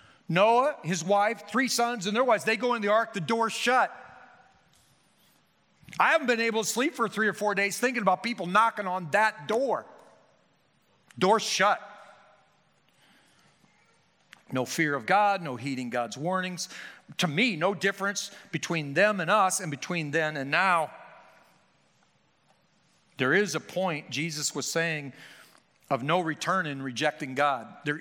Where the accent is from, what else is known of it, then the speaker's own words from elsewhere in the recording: Carroll, Iowa, United States; Number three, my hometown, Carroll, Iowa.